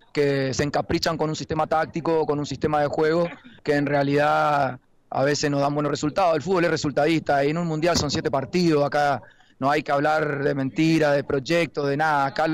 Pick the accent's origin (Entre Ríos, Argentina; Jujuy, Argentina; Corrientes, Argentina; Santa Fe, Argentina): Corrientes, Argentina; De Corrientes.